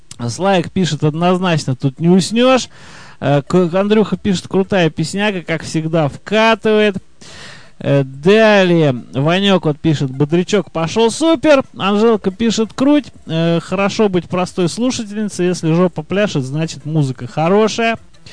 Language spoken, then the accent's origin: Russian; Tula, Tula Oblast, Russia; moved away; когда я только уехал из Тулы на север, и периодически у меня случалось, я напивался там, в 2000 километрах от родного города, и просыпался утром дома в Туле.